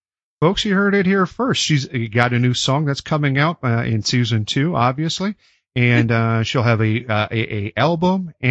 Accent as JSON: {"language": "English", "country": "Canada", "lives_now": "Virginia, United States", "said": "I'm French Canadian"}